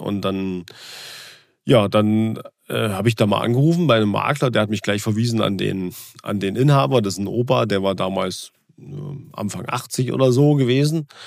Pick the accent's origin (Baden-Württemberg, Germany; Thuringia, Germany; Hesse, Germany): Thuringia, Germany; born there; weil ich gebürtig aus Ivt da komme. Das ist ein Ort in Thüringen